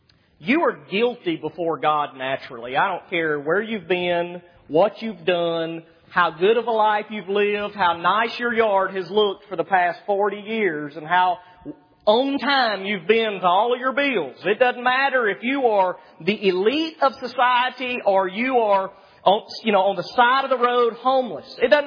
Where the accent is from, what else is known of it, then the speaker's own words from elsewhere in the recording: Alabama, United States; I'm from Alabama.